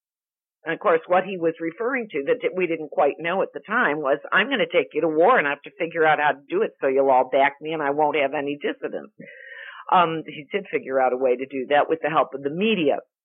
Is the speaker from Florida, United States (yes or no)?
no; California, United States; You can tell I'm from Southern California with my oh my God.